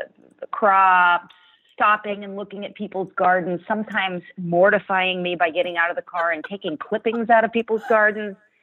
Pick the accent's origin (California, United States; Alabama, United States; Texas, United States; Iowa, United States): California, United States; You know, I come from California in a very agricultural part of California.